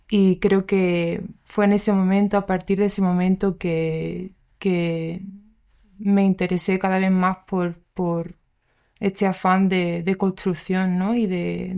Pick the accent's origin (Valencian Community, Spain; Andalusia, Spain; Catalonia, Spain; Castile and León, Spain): Andalusia, Spain; also born or lived in England; Nací en Inglaterra, pero me he criado en Andalucía. Y bueno, soy hija de emigrantes como del norte-sur, por así decirlo.